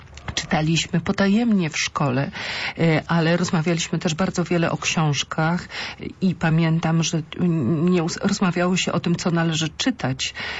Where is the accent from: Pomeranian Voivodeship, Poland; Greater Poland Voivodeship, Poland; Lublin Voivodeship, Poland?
Greater Poland Voivodeship, Poland; Poznań; Pochodzę z Poznania, więc dlatego to podkreśliłam. Jestem poznańczanką, mam tutaj cała moja rodzina … są właśnie bardzo związani z Wielkopolską głównie.